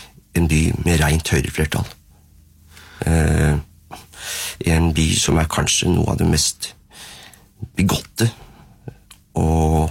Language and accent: Norwegian; Sandefjord, Vestfold, Norway; moved away as an adult; also born or lived in Østfold; jeg er født og oppvokst i Sandefjord, men jeg dro i Sandefjord da jeg var 19 år gammel.